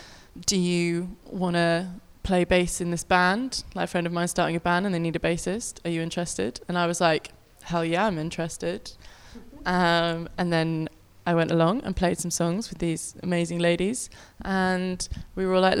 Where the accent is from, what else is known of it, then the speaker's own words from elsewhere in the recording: Sidcup, London, United Kingdom; I'm from a place called Sidcup, which is incredibly exciting.